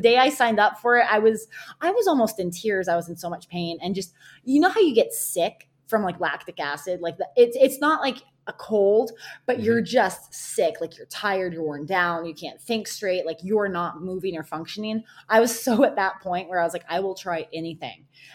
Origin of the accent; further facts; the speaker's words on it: New Mexico, United States; I wanted to go back to the mountains since I grew up in New Mexico.